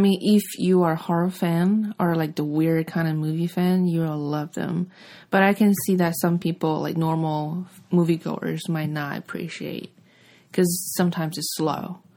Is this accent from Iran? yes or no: no; China; English is a second language; moved away as an adult; now in Los Angeles, United States; I'm a filmmaker now based in LA, but I'm from China. I came here like 7 years ago for film school.